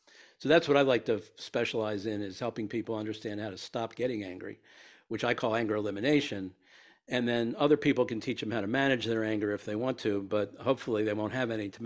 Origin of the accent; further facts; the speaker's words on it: Baltimore, Maryland, United States; I grew up in Baltimore, Maryland in the 1950s, and I was a sports fan